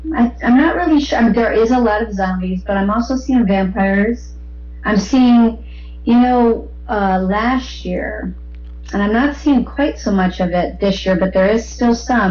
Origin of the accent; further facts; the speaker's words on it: Florida, United States; also born or lived in North Carolina / Wisconsin / Illinois; now in Los Angeles, United States; Yes, I came to L.A. from Florida, actually. I have a lot of family here. And I was born in North Carolina. I lived in Wisconsin and Illinois. Then we moved to Florida. But I moved to L.A. from Florida.